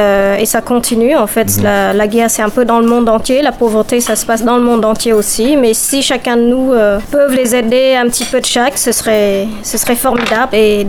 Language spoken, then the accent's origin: French; Cambodia; now in France; c'est le fait que j'ai quitté le Cambodge, il y avait la guerre.